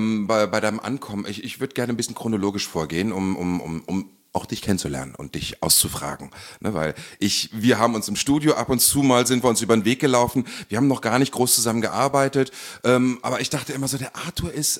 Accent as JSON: {"language": "German", "town": "Seesen", "region": "Lower Saxony", "country": "Germany", "said": "Ich komme ja aus Seesen. Da hieß es dann in Seesen verwesen."}